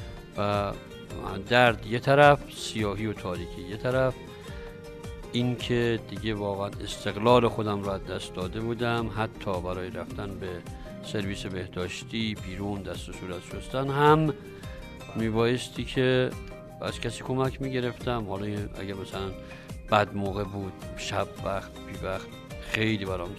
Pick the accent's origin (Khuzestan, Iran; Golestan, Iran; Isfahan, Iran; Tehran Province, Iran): Golestan, Iran; Gorgan; born there; نه نه نه من متولد گرگانم